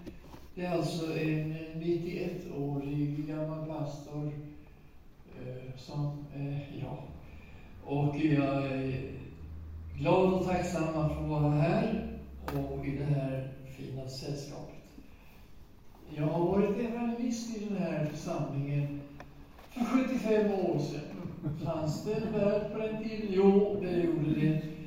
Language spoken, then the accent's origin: Swedish; Sweden; Och att jag var rikssvensk och så blev jag radioanställd att göra en massa program.